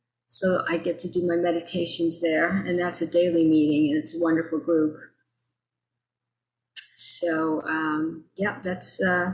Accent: New York City, New York, United States; now in New Mexico, United States; I grew up in New York City. I got sober in 2014 in Orlando, Florida.

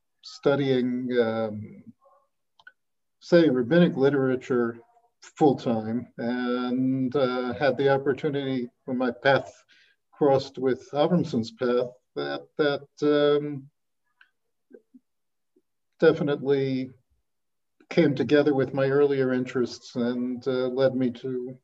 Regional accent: New York, United States; I grew up in New York in a modern Orthodox family and setting. Studied at Yeshiva University High School

